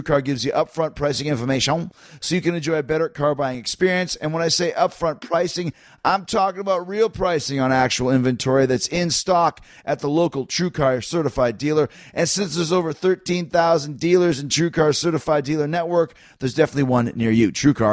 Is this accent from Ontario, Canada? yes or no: no; Winnipeg, Manitoba, Canada; Okay, so I grew up in Winnipeg, and I'm here now, and one of the cornerstones of living in Winnipeg is listening to the radio